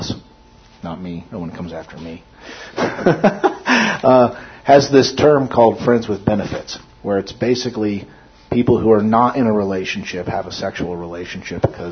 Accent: Carson City, Nevada, United States; I grew up in Carson City, Nevada for a period of my growing up

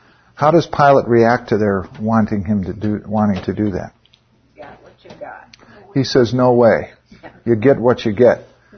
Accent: Illinois, United States; Well, I grew up in Illinois, we would say the south side of Chicago.

